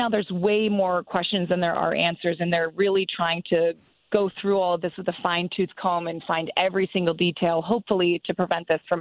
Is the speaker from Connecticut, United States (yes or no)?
yes; New Canaan, Connecticut, United States; So originally I'm from New Canaan, Connecticut, but the last place I worked was Phoenix, Arizona.